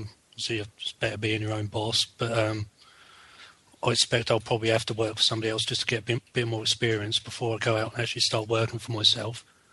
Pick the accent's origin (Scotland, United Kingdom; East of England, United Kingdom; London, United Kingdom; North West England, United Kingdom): East of England, United Kingdom; Ipswich; I'm from Ipswich, and I'm doing the full scope electrician's course.